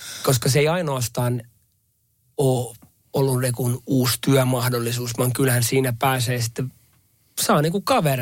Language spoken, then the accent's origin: Finnish; Kirkkonummi, Uusimaa, Finland; mun juuret on tuo Kirkkonummella. Mä oon siis koko ikäni asunut Kirkkonummella vähän eri paikoissa, mutta vaikuttanut aina siellä.